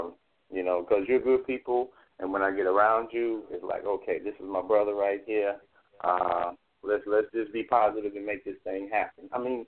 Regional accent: Fayetteville, North Carolina, United States; Okay, so I am originally from Fayetteville.

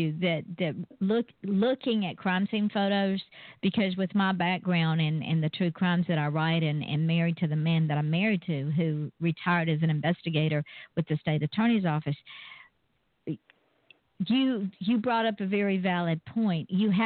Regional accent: the South, United States; I'm from the South, so it was accepted, and you didn't talk about it.

